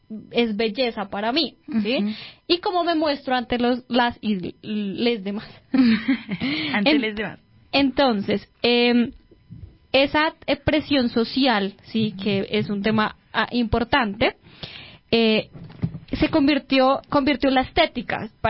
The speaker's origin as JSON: {"language": "Spanish", "country": "Colombia", "said": "En nuestra historia, como mujeres colombianas"}